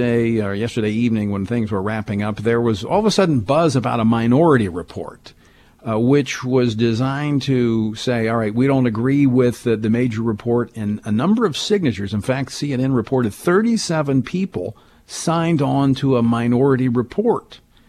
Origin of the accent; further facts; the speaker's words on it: Louisiana, United States; I am a delegate from my home state of Louisiana